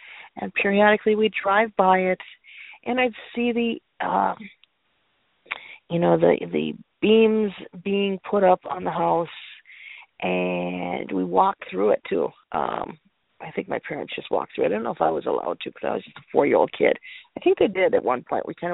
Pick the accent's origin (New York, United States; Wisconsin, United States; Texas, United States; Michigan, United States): Wisconsin, United States; Menomonee Falls; they are planning to sell the house that I grew up in here in Wisconsin, in this village of Menomonee Falls